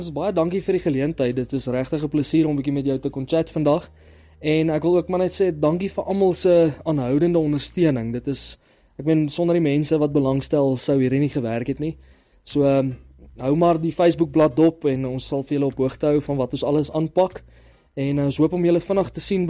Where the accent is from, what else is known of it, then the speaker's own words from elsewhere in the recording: Free State, South Africa; die Vrystaat is maar waar ek vandaan kom, is my plek hierdie, so ek is definitief een cheetah.